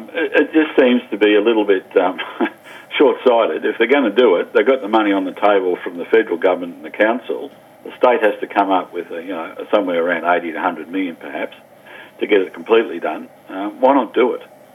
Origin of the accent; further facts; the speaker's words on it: Melbourne, Victoria, Australia; And I grew up in Melbourne, Steve.